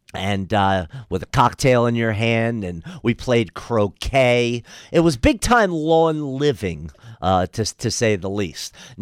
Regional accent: Wayne, New Jersey, United States; Our immediate neighbor in the house I grew up in on Brandywine Road in Wayne, New Jersey, were the Savakools. Now, as opposed, one of the first things I noticed in Oregon when I hit the shores was no basements, fences. That was not a thing back east.

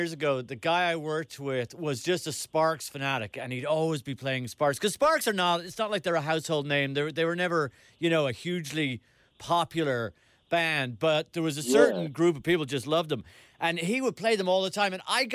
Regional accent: Dublin, Leinster, Ireland; So I grew up in Dublin

